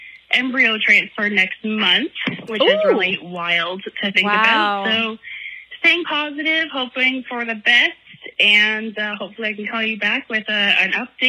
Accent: Oshawa, Ontario, Canada; I'm going to keep it real. I'm from Oshawa.

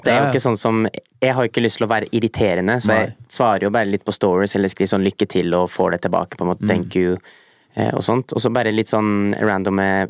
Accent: Trofors, Nordland, Norway; den plassen vi kommer fra Trofors, litt sør for Mosjøen, for de som lurer på.

